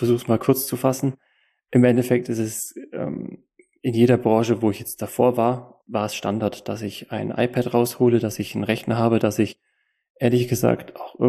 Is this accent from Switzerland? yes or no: no; Kempten, Bavaria, Germany; komme aus dem Allgäu in Kempten